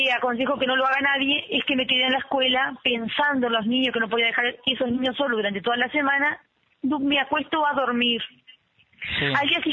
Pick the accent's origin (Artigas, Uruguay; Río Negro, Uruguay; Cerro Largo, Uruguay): Río Negro, Uruguay; Fray Bentos; somos más de 20 las maestras que somos de Fray Bentos y vamos a trabajar como maestras unidocentes